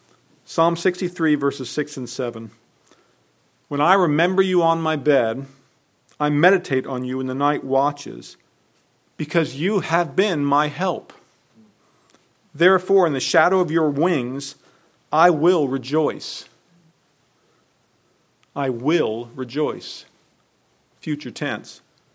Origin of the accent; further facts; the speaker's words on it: United States; And as an American, I've learned to do that from the culture around me